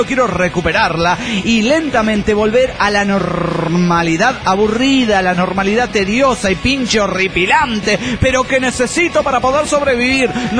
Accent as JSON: {"language": "Spanish", "country": "Mexico", "said": "no soy italiana, digo, no hace falta, soy mexicana."}